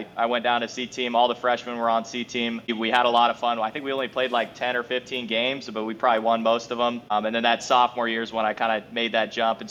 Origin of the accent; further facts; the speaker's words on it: Tacoma, Washington, United States; also born or lived in Gig Harbor; I am. I'm from Tacoma, Gig Harbor.